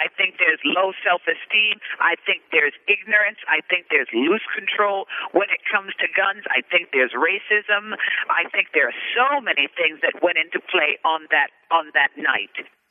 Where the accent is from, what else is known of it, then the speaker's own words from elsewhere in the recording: Jamaica; now in United States; I'm a Jamaican, half American, very much Jamaican, yes.